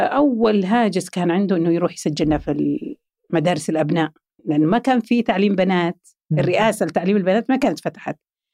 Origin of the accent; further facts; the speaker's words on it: Taif, Makkah Province, Saudi Arabia; now in Riyadh, Saudi Arabia; أنا عاد ماني من مواليد الرياض ولا أعرف الرياض من زمان، أنا طايف لأن وزارة الدفاع كانت في الطائف، وأبوي كان في الطائف، وأمي كانت في الطائف، وإحنا أساساً أمي وأبوي كلهم من عنيزة، من القصيم. بس أهلهم كانوا مستقرين في الحجاز